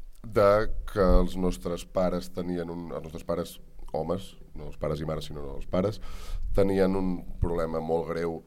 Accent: Salt, Catalonia, Spain; perquè jo sóc de Salt

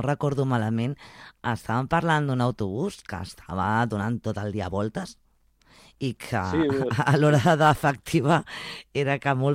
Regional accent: Barcelona, Catalonia, Spain; tu i jo som de fora, som de Barcelona

